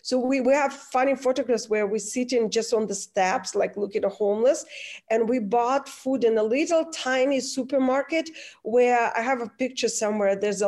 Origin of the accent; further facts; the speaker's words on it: California, United States; I'm from California and I'm used to twists and turns, but that was nothing compared to Swiss road.